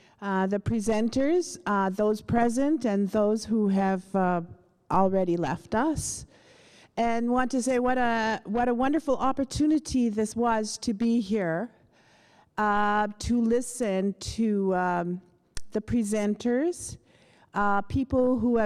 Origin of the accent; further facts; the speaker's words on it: Saskatchewan, Canada; I come from the Sagamay First Nation in Saskatchewan. I'm a residential school survivor, generational, three generations at least in my family.